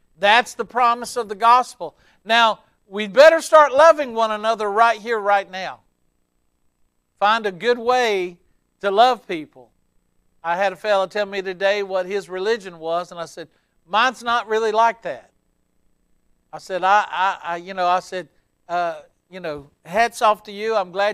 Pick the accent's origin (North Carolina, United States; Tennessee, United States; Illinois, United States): North Carolina, United States; Gastonia; you know it's the grace of God if He can take an old South Gastonia boy like me and call me to preach